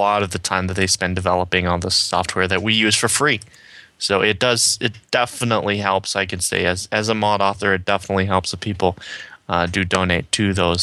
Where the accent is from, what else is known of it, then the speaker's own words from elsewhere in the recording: Washington, United States; from Washington State.